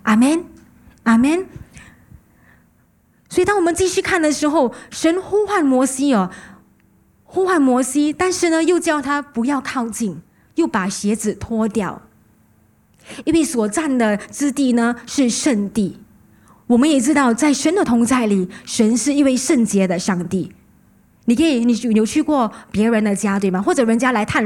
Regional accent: Singapore; 我们新加坡人都很忙的人哦

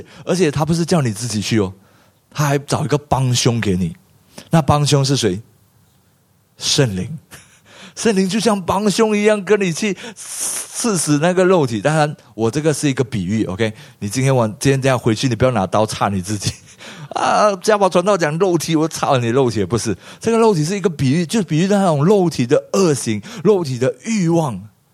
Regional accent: Malaysia; now in Singapore; 当我从马来西亚来到新加坡的时候，

